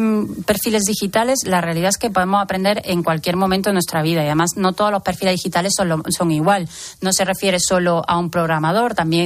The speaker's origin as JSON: {"language": "Spanish", "region": "Andalusia", "country": "Spain", "said": "Y tercera, y que está ganando todavía está ganando campo, mi tierra Andalucía, ya vamos por 5.000 ofertas en los últimos tres meses."}